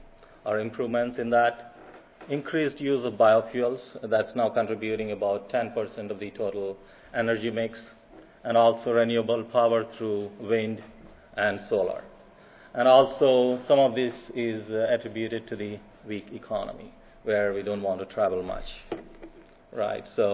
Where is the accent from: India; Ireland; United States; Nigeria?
India; As I grew up in India